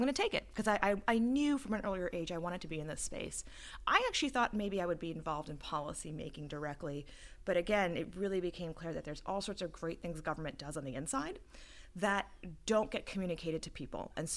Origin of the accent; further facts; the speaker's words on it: Staten Island, New York, United States; And my hometown, Staten Island, lost 50% of the first responders on the island because they went immediately to help in Manhattan.